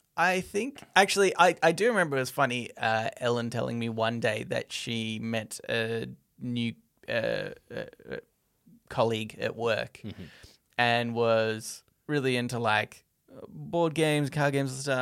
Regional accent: Australia; if somebody asked me what makes me proud about being Australian, I say Nicole Kidman's looks.

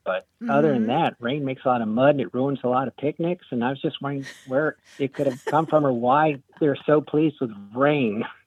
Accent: Connecticut, United States; also born or lived in New Jersey; Yankee from, you know, Connecticut and New Jersey.

